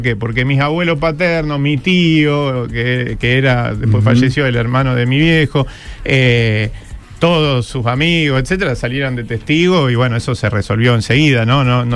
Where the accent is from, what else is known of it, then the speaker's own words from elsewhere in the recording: Río Ceballos, Córdoba, Argentina; born there; also born or lived in Rosario / Buenos Aires / Brazil / France; yo nací en Río Ceballos. Soy cordobés. Al mes nací en Río Ceballos. Y a partir de eso, bueno, después volvimos a Rosario, vivimos en Buenos Aires, hasta que mi hija pudo salir conmigo del país. Y viví un año en Brasil, exiliado